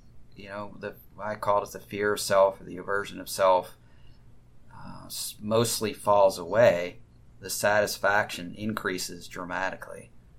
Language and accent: English; United States; I was raised a certain way. I grew up in the United States. I have an ethnic background.